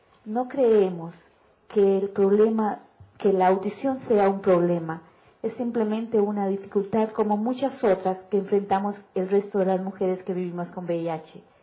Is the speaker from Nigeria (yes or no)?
no; Kenya; I'm from Kenya.